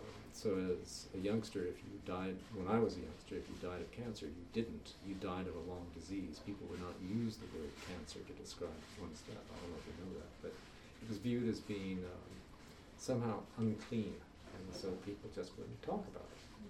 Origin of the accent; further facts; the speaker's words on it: New York City, New York, United States; born there; I was born in New York City in 1945.